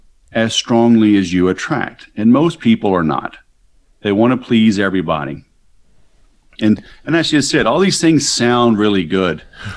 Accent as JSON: {"language": "English", "region": "the South", "country": "United States", "tie": "born or raised there", "said": "I grew up in the South. I have seven kids."}